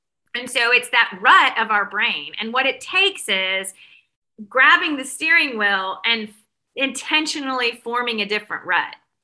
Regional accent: Mississippi, United States; now in Alabama, United States; And because I live in Alabama now, I grew up in Mississippi, and down here in the South

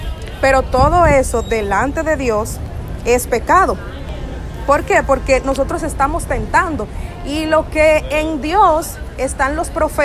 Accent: Baní, Peravia, Dominican Republic; en mi pueblo, yo soy de Sombrero Baní, a mí me criaron con una serie de tradiciones para estos días

